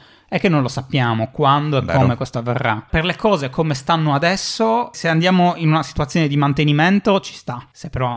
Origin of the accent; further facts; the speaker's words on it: Sardinia, Italy; ma noi da sardi lo sappiamo molto bene, quindi ti sposti anche controvoglia perché lo devi fare.